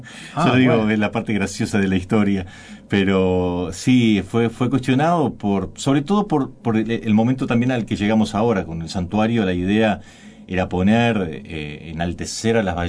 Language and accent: Spanish; Uruguay; como uruguayos, tenemos educación, estamos informados